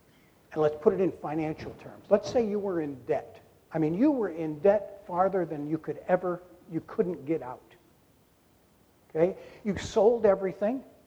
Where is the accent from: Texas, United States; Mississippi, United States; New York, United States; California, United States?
New York, United States; I'm from New York. Usually the new registrations are sent to the house. We fill it out and pay it and send it in. I didn't realize that I had to go to the town hall and take care of business here in New Hampshire.